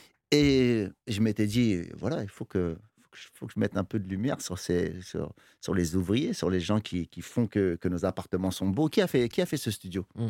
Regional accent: Sarcelles, Île-de-France, France; Et en plus, nous, on vient de Sarcelles, c'est pas pareil.

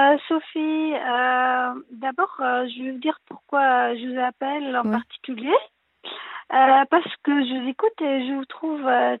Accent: Afghanistan; now in France; Voilà, je viens de l'Afghanistan.

